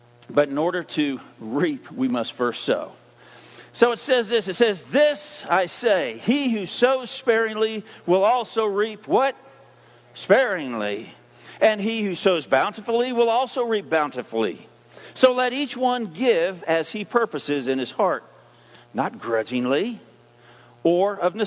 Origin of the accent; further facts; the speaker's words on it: Iowa, United States; My mother grew up on a farm, but I don't know anything about farming. I grew up in Iowa, and thank goodness we did not live on a farm.